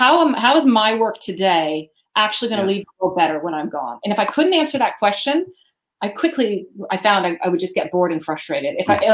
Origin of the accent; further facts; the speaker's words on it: United States; And so I know as an American here, when I first arrived